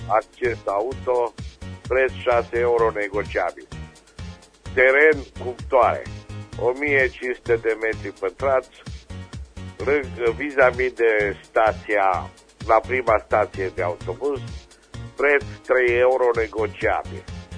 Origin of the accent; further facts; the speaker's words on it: Reșița, Caraș-Severin, Romania; din Reșița